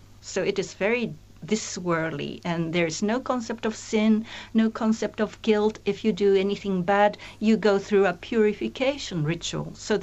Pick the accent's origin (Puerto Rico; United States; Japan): Japan; Tokyo; I'm from Tokyo originally, and we urban folks hardly, you know, go there